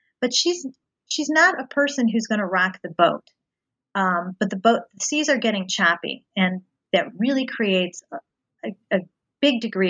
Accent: Cincinnati, Ohio, United States; I grew up outside of Cincinnati, Ohio, and most of the people who I grew up with stayed in Cincinnati.

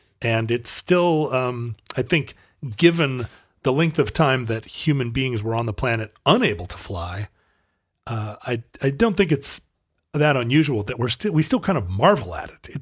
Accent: United States; I'm going to be able to tell Pepsi from Coke. I'm an American.

